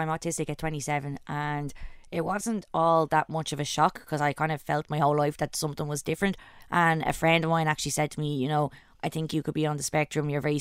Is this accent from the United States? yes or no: no; Dublin, Leinster, Ireland; I'm an author and illustrator and I'm from Coolock, Dublin